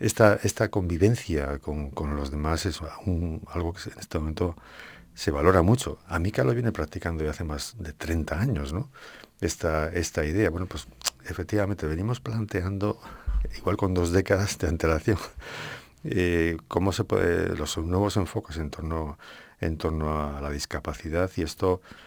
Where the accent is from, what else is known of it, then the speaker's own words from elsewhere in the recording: Cantabria, Spain; Y esto, como cántabros, nos llena de orgullo también, ¿no?